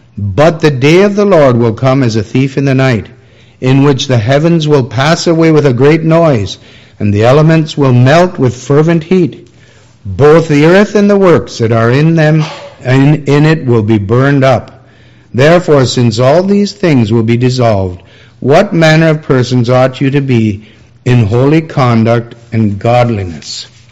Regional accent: Hawkesville, Ontario, Canada; Why, just in little old Hawkesville, my hometown, there was a tornado that touched down just outside of Hawkesville.

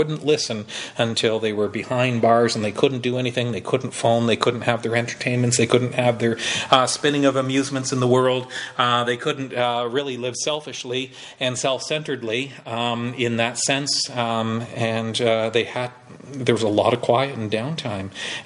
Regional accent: Moose Factory, Ontario, Canada; When they come in there and kind of ask where you're from, and I'm from Moose Factory

